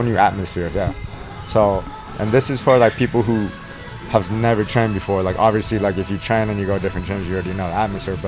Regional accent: California, United States; I was from Northern California. Everything was locked down.

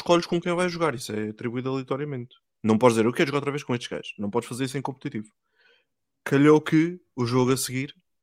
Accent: Portugal; Diz perfeitamente que nós somos portugueses.

